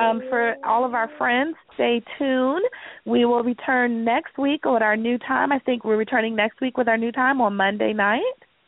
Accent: the South, United States; I'm from the South originally, so I love the Big Easy.

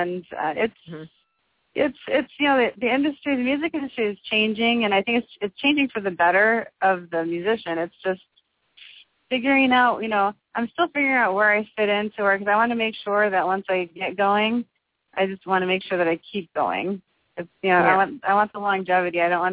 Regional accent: Winfield, Illinois, United States; born there; I guess technically I'm from Winfield, I believe.

